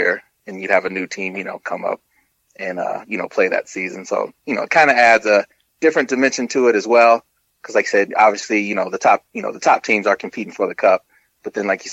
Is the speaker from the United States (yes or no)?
yes; Houston, Texas, United States; Like I said, I grew up in Houston, which it was the Oilers.